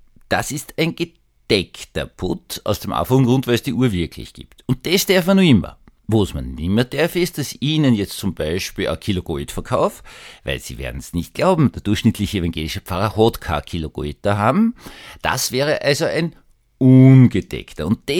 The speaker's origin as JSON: {"language": "German", "region": "Vienna", "country": "Austria", "said": "würde ich als Wiener jetzt wirklich für ordentliche Haltung wirklich"}